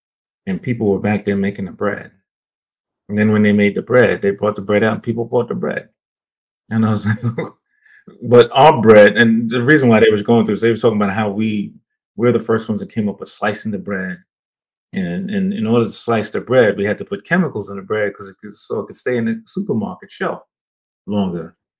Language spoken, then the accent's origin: English; Jamaica; I'm from Jamaica, and we had this bread that I grew up remembering called hardo bread.